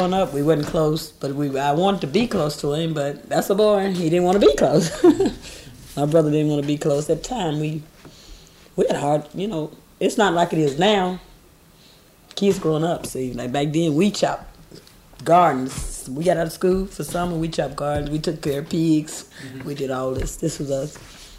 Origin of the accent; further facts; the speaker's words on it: Mebane, North Carolina, United States; born there; I was born in Mebane, North Carolina, right here in Mebane, at, I believe it was Mebane Clinic at the time, in 1951. Which it was two of us. I had a twin brother.